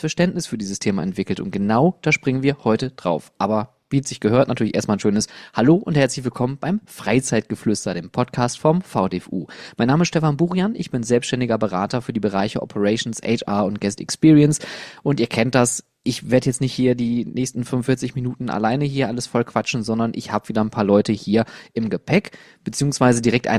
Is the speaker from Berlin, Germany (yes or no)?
no; Oberhausen, North Rhine-Westphalia, Germany; Ich habe ein Foto geschossen, das ist fast genau 12 Jahre her, in Oberhausen, in meiner Heimat.